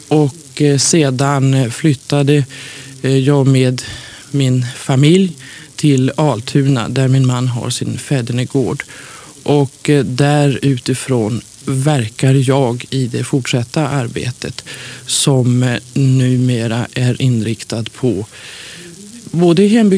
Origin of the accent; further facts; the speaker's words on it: Västernorrland County, Sweden; now in Uppsala, Sweden; jag är ursprungligen från Ångermanland. Och att jag kom till Uppsala 1961.